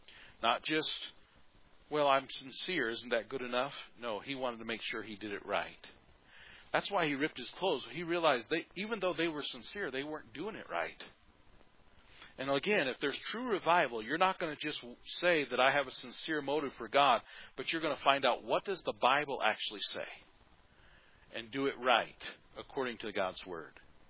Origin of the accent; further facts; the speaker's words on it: United States; And I'm a patriot. I'm American.